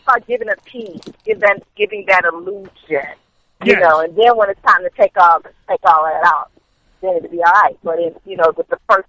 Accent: Chicago, Illinois, United States; until we do Exotica in Chicago. That's my hometown. So I want to come out with a bang in Chicago.

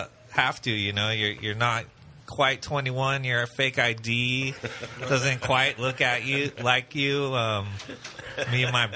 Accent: Petaluma, California, United States; I'm from Petaluma, yeah.

